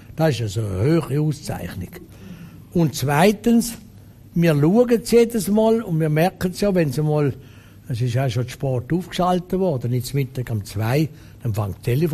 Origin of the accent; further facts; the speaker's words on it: Zurich, Switzerland; das ist in der Nähe von meiner Heimat. Gegenüber auf Schloss Laufen bin ich aufgewachsen und habe also immer auf das Schlössli Wörth gesehen.